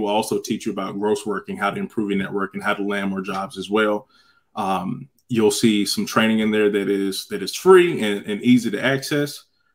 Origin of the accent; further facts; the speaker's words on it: North Carolina, United States; accent: North Carolina; now in Atlanta, United States; Pardon my North Carolina accent, if y'all. I'm not coming out right. I'm in the Atlanta area now, so I probably also sound like people here that I hang out with.